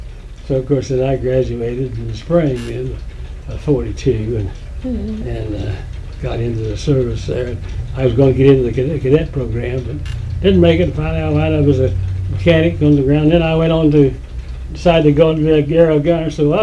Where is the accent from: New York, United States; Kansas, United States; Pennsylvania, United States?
Kansas, United States; Fredonia; born there; I was born in Fredonia, Kansas, on the southeast part of Kansas there. I was born at home in bed.